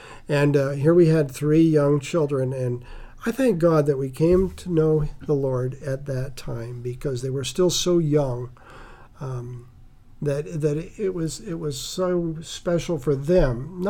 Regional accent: Phillipsburg, Kansas, United States; also born or lived in Omaha; I was born in Kansas and brought up in the same little town in north central Kansas, Phillipsburg.

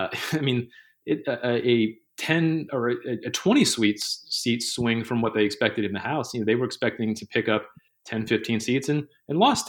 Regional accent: Johns Creek, Georgia, United States; my hometown is called Johns Creek.

